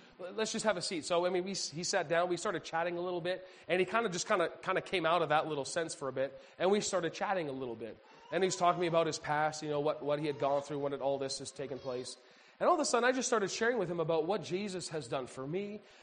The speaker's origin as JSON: {"language": "English", "town": "Red Deer", "region": "Alberta", "country": "Canada", "tie": "born or raised there", "said": "I grew up in Red Deer, Alberta, Canada."}